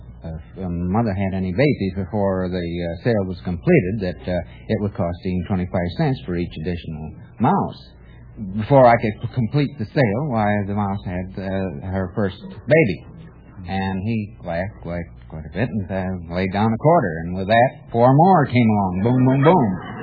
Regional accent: Grand Rapids, Michigan, United States; I'm from Grand Rapids, Michigan.

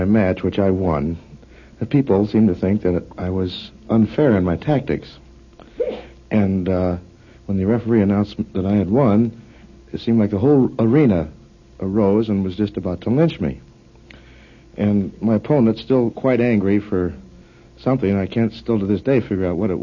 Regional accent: St. Louis, Missouri, United States; St. Louis, Missouri.

